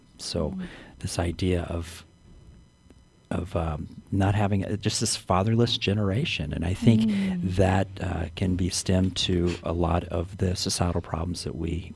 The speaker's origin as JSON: {"language": "English", "region": "Arizona", "country": "United States", "also_born_or_lived": "Houston, Texas", "said": "I have been in this area for just over 30 years. I'm originally from Arizona, born in Houston, Texas."}